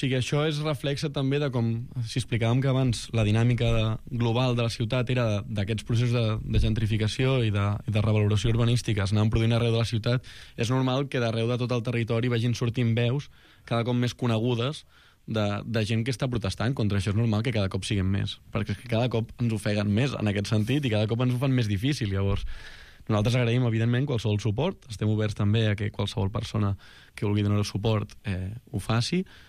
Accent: Barcelona, Catalonia, Spain; jo vinc de la Teixonera, nascut allà

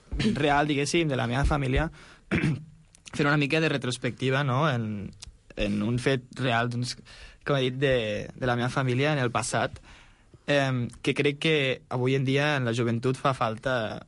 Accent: Miralcamp, Catalonia, Spain; la història al meu poble, al poble prop de Mollerussa, a Miralcamp

